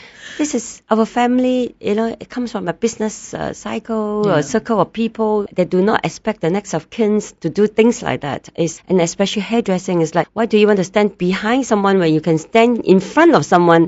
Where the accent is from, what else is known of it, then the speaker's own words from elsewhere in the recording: Malaysia; But if I don't come back to Malaysia, I may be graded as a Malaysian abroad, let's say.